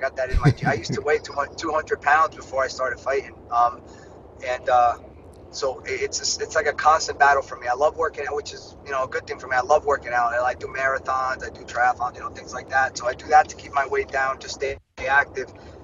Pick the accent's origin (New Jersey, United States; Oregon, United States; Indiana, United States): New Jersey, United States; Paterson; My parents, you know, came here from the Dominican Republic, and they had me, and I was born in Patterson, and I've just always been in that area, but always Northeast Jersey boy.